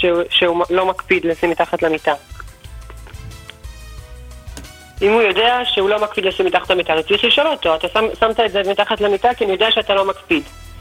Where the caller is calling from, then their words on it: Bnei Brak, Tel Aviv District, Israel; מבני ברק.